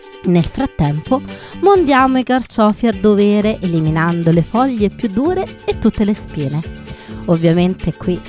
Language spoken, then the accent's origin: Italian; Rome, Lazio, Italy; da romana